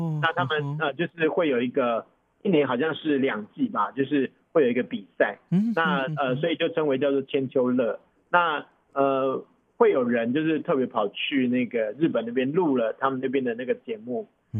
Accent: Taiwan; 就是我们台湾这边一直跟日本的关系其实都陆陆续续嘛

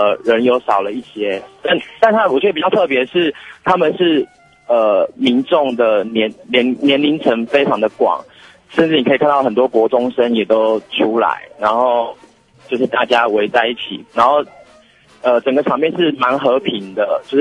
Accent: Taiwan; 会有店家问我们是哪里来的，是台湾的，

